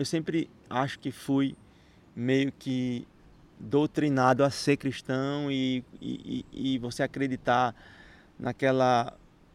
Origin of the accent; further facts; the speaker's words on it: Brazil; no Brasil, foi onde eu cresci, foi onde eu me criei